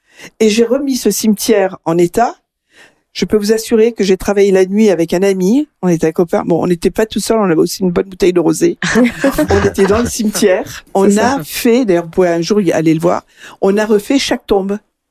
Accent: Grand Est, France; Ben voilà, on va parler de la Lorraine. Je venais de la Lorraine.

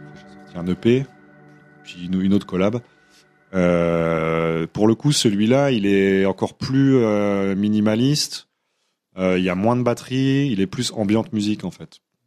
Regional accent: eastern France, France; Oui, déjà, moi, je viens de l'Est de la France

